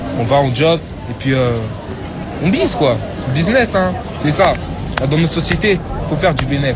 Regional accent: Sens, Bourgogne-Franche-Comté, France; On vient de Sens, 89, tu vois, à côté d'Auxerre.

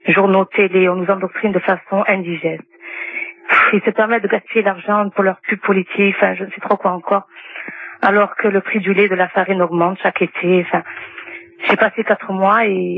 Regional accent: Algeria; moved away; dans mon bled d'origine, donc l'Algérie

